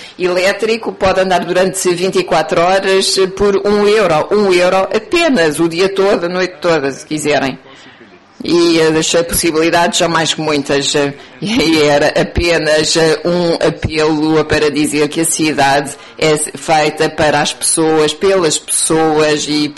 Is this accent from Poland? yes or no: yes; Poland; Portuguese is a second language; Eu venho do norte da Polónia